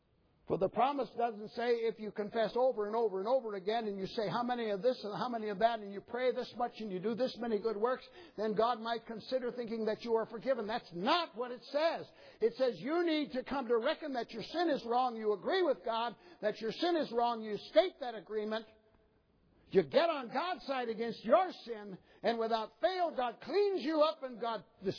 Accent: Midwest, United States; also born or lived in South Carolina; But I grew up in the Midwest.

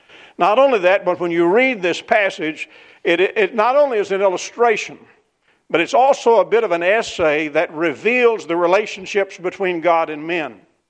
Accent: Kentucky, United States; Now, I grew up in the South in Western Kentucky

